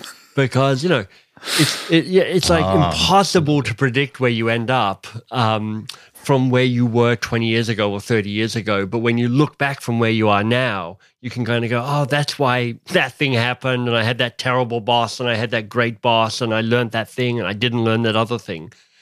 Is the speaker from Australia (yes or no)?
yes; Australia; born there; But the first thing to know about me is I was born in Australia, but I was born to a British father.